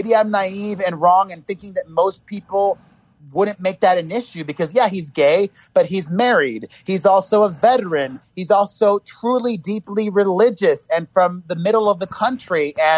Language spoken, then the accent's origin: English; Miami, Florida, United States; You know, I grew up in Miami, where most of the people that live there are registered Republicans and conservatives.